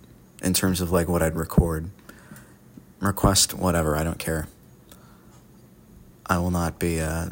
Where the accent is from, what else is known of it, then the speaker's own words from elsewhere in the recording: United States; I'm in my early 20s. I'm an American, obviously.